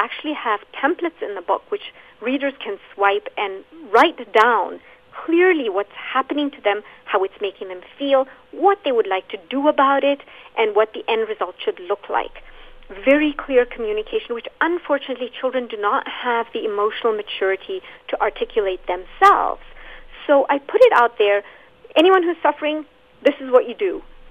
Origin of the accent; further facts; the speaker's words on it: South Africa; also born or lived in Zambia; I was born in Central Africa, Zambia. I grew up in apartheid South Africa.